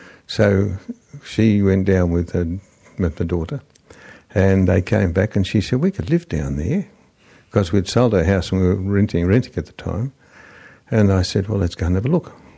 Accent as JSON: {"language": "English", "town": "Melbourne", "region": "Victoria", "country": "Australia", "tie": "born there", "said": "I was born in Melbourne, Glen Iris, a long time ago."}